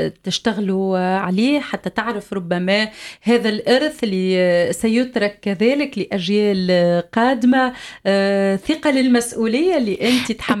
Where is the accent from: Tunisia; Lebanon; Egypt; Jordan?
Tunisia; أنا تونسية الأصل ولكن نؤمن أنه اللغة العربية توحدنا.